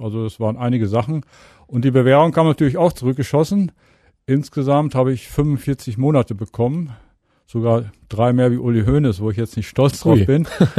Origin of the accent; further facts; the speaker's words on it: North Rhine-Westphalia, Germany; Ja, ich bin im Münsterland groß geworden.